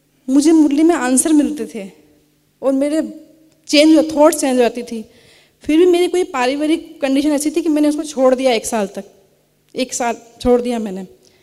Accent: Bikaner, Rajasthan, India; मैं हमारे बीकानेर से हूँ

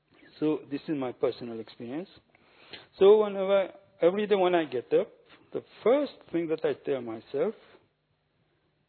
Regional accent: Mauritius; First, let me give an introduction of what has brought me to this area.

